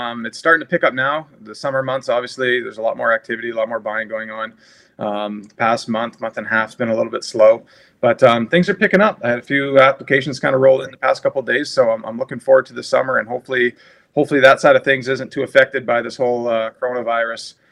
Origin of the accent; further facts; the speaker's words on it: Saskatchewan, Canada; if I'm going to come back, you know, I want to play for my hometown. I want to play for Saskatchewan.